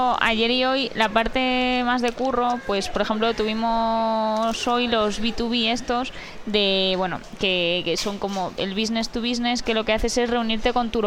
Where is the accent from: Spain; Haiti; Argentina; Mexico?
Spain; Galicia; Sí, yo soy gallega. O encima, mira que estoy lejos.